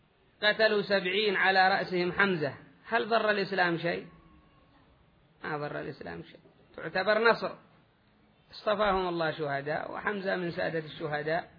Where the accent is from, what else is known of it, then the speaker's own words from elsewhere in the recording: Yemen; أعرف اليمن وما فيش علم البتة، وأنا كنت صغير ما في علم.